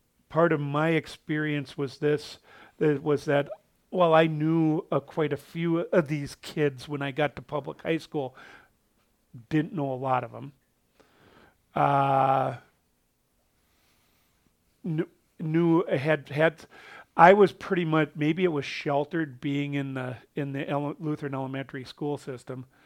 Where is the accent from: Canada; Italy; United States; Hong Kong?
United States; Delano, Minnesota; the community culture that I was raised in Delano, Minnesota, back in the 1960s, in the 1970s, was a little bit different.